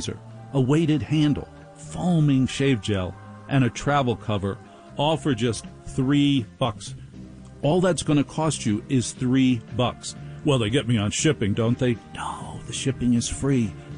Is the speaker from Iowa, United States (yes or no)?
no; Maplewood, New Jersey, United States; By the way, I grew up in Maplewood, New Jersey, where there were no electioneering signs on the lawn.